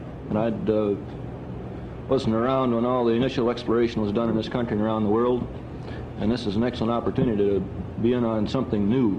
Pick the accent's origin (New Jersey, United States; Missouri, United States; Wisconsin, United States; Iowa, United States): Wisconsin, United States; Sparta; my hometown is Sparta, Wisconsin. And my age is 35, and I'm in the Air Force.